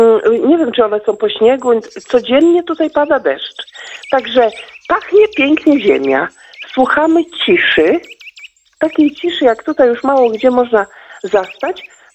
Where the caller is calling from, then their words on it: Podlaskie Voivodeship, Poland; Ja chciałam powiedzieć, że tutaj u nas na Podlasiu jest jeszcze cicho wszędzie, smętnie wszędzie, chłodno wszędzie.